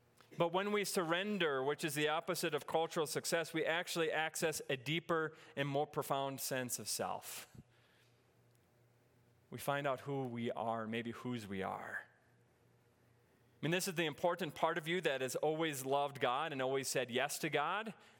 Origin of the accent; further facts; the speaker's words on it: North Dakota, United States; I grew up in North Dakota, and again, there's different kind of grass here.